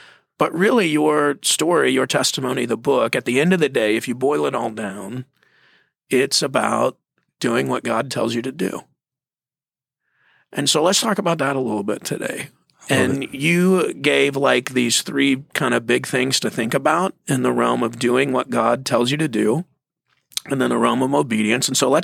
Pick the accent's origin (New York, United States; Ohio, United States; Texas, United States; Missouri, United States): Texas, United States; Mesquite; I grew up in Mesquite, Texas, where the fancy people do not live.